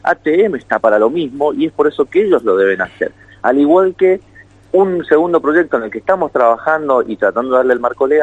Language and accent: Spanish; Godoy Cruz, Mendoza, Argentina; yo también soy de Godoy Cruz